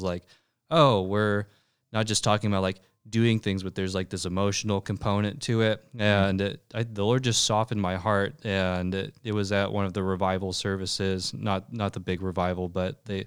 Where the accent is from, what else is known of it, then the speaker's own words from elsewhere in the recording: Texas, United States; When I went to Asbury, which was really far away for me growing up in Texas. It was like a 16-hour car ride to get to Asbury.